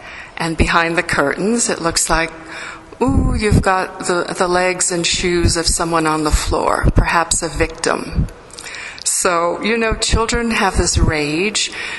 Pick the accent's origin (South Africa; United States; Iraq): United States; New England; I'm from New England and New York City